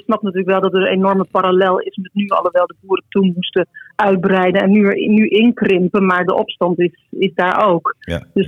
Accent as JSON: {"language": "Dutch", "region": "Friesland", "country": "Netherlands", "said": "ik kom natuurlijk uit Friesland. Maar ik ben wel uiteindelijk... ik ben natuurlijk uiteindelijk wel naar de Randstad verhuisd, maar ook weer met hangende pootjes teruggekomen."}